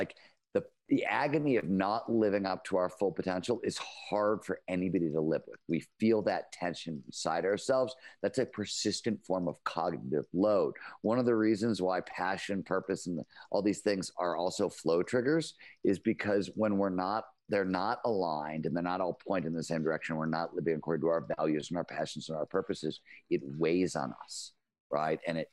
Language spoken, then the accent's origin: English; Cleveland, Ohio, United States; I grew up in Cleveland, Ohio, blue collar steel mill town in the 70s.